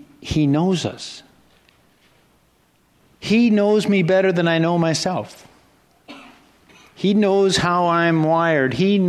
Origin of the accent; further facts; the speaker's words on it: Rockford, Illinois, United States; born there; I was born in Rockford, Illinois. I had no choice in the matter.